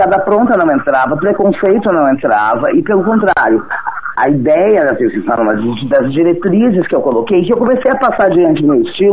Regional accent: Rio Grande do Sul, Brazil; now in São Paulo, Brazil; eu sou gaúcha, né? Quando eu cheguei em São Paulo, eu comecei a trabalhar de garçonete

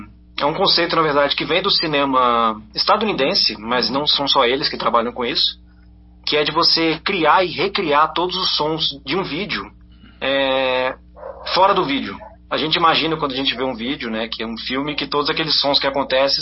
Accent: Belo Horizonte, Minas Gerais, Brazil; moved away as an adult; now in Curitiba, Brazil; Na verdade, eu sou de Belo Horizonte, né? Mas moro em Curitiba há uns bons 10 anos aí.

